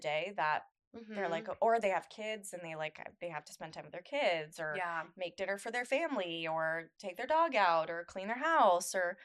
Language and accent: English; Pacific Northwest, United States; I'll say I grew up on the West Coast. I grew up on the Pacific Northwest.